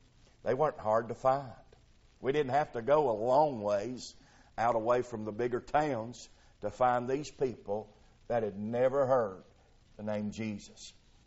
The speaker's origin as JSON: {"language": "English", "region": "the South", "country": "United States", "tie": "born or raised there", "said": "I say thank God for letting me be born and raised in the South."}